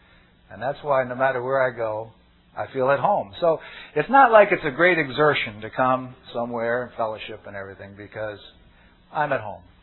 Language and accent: English; New York, United States; I'm from Long Island up in New York, so you might have a little trouble understanding my accent.